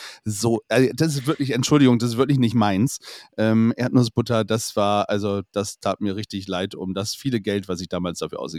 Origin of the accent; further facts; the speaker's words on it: Bremerhaven, Bremen, Germany; auch für meine Heimat, für Bremerhaven.